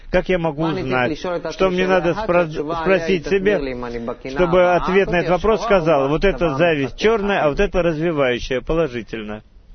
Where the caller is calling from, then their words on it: Ashkelon, Southern District, Israel; я из Ашкелона.